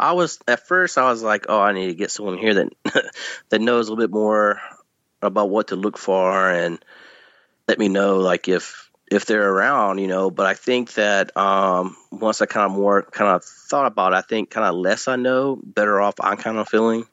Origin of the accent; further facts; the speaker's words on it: Louisiana, United States; whenever I grew up in Northeast Louisiana in a rural area